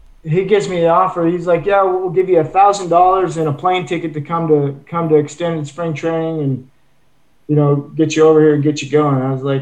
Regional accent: Canada; sir, I'm Canadian.

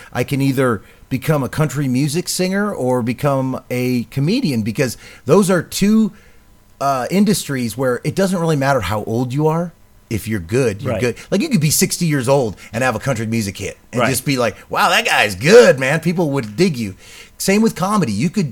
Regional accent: New England, United States; I'm from New England.

